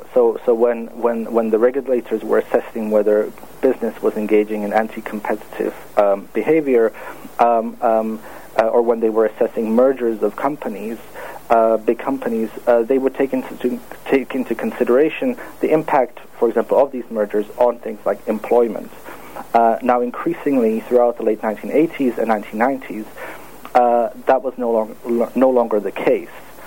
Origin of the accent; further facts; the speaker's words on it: Czechia; Yes, that's right, I'm from the Czech Republic.